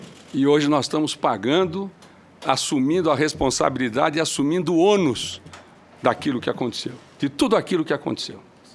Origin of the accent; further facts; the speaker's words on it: Mato Grosso do Sul, Brazil; born there; ao povo do meu estado, ao povo do Mato Grosso do Sul. Estado porque onde nasci, onde minha família se fez